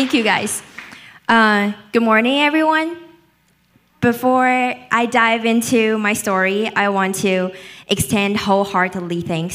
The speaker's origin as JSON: {"language": "English", "country": "China", "tie": "born or raised there", "second_language": "English", "moved": "as an adult", "lives_now": "United States", "said": "I was born and raised in China for 18 years, and I came to study abroad in the States in 2019."}